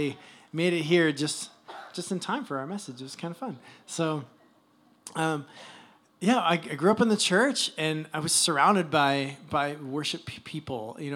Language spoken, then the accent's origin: English; Toronto, Ontario, Canada; I grew up in Canada, in Toronto.